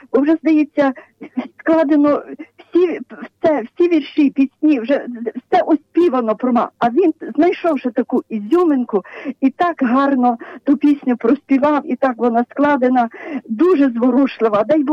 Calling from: Lviv Oblast, Ukraine; Львівщина

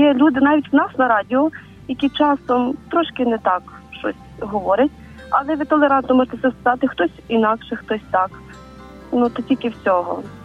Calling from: Khmelnytskyi, Khmelnytskyi Oblast, Ukraine; я з Хмельницького.

